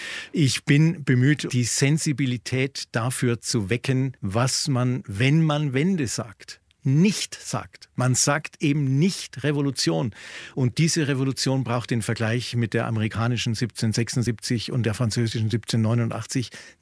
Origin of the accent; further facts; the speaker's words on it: West Germany, Germany; möchte jetzt aber als Wessi nicht zwischen denjenigen Gruppierungen der DDR, die für das Wort sind, und denjenigen, die dagegen sind, mich entscheiden.